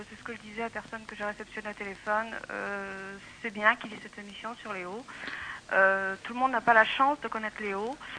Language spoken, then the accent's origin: French; Algeria; Moi, personnellement, je suis algérienne.